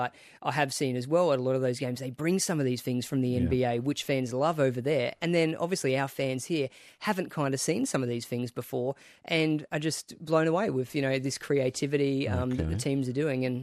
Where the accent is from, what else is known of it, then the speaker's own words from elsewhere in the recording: Brisbane, Queensland, Australia; now in Melbourne, Australia; I was born in Brizzy and grew up on the Broncos and rugby league, and then in the last 3 years moved to Melbourne.